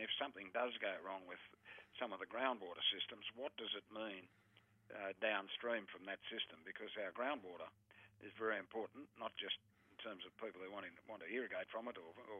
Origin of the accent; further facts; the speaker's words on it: Quirindi, New South Wales, Australia; born there; Well, I was born in New England. I've lived most of my life in New England, other than some time that I've spent overseas, but I was actually born in Quirindi Hospital.